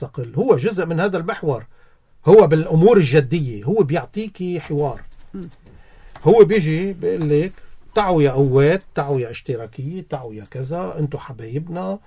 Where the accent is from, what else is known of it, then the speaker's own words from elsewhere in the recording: Lebanon; نحن كلبنانيين وأنا ما عم بحكي كمسيحيين أنا مني لني ماروني ولني مسيحي بس أنا عم بحكي كلبنانيين